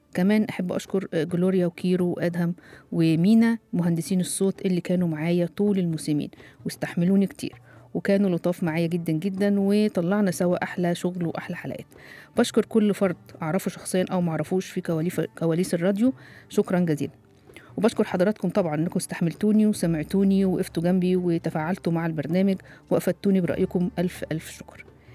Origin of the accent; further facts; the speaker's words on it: Egypt; لكن الاجابه الاكبر والاشهر ان هو موجود عندنا في مصر